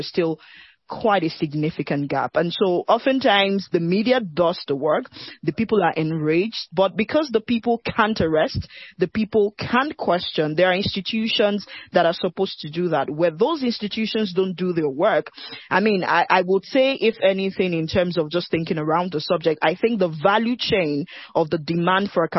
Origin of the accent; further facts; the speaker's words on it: Nigeria; now I'm speaking as a Nigerian